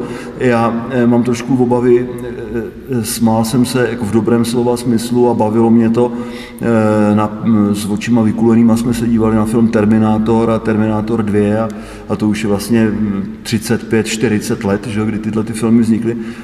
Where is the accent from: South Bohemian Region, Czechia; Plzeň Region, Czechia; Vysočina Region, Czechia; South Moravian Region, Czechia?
Vysočina Region, Czechia; Okříšky; born there; now in Prague, Czechia; já tam mám teda rodný dům pořád v Okříškách u Třebíče, taková obec asi 2500, no vlastně řekněme v Třebíči v podstatě, ale mám tam svůj rodný dům a rodiče už staršího věku, ale já žiju už asi 25 let v Praze na Žižkově.